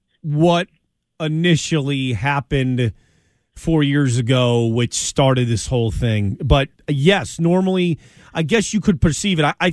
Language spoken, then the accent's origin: English; Massachusetts, United States; I'm also from the University of Miami via Western Mass.